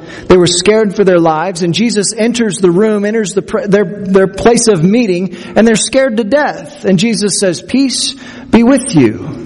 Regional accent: Midwest, United States; I grew up in the Midwest, and it seemed like we were the home team.

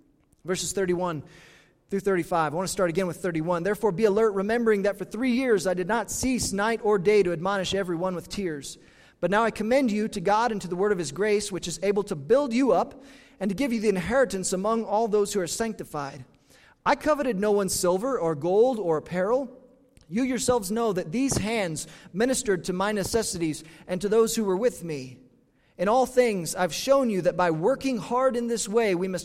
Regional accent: United States; I'm American through and through. I'm grateful for the freedom we have in this country.

